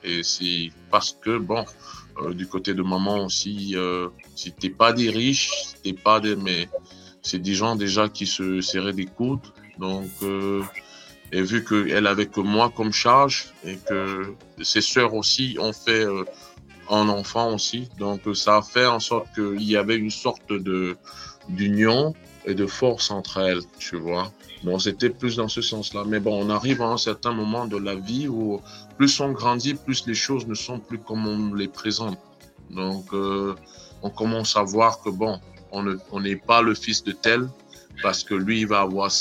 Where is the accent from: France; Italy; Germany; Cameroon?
Cameroon; also born or lived in Yaoundé; Je viens de Daido, dans une ville, la deuxième ville du Cameroun, je dirais. Enfance plaisir. J'ai fait Yaoundé aussi.